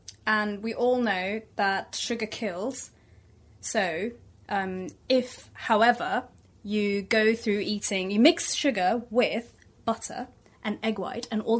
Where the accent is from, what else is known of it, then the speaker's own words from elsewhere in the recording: India; because not just because of my culture, where I'm originally Indian